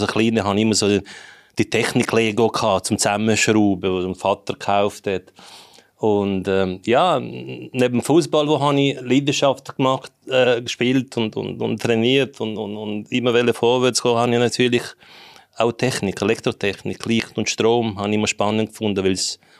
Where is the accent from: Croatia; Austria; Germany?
Croatia; Zagreb County; now in Switzerland; Ich komme ursprünglich aus Kroatien, Umgebung von Zagreb, also Hauptstadt.